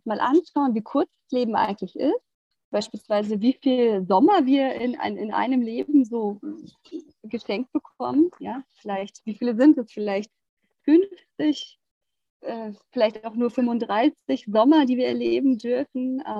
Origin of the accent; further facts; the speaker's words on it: Germany; born there; also ich finde, wir sind wirklich, ne, also in Deutschland geboren, haben wir doch sehr viele Möglichkeiten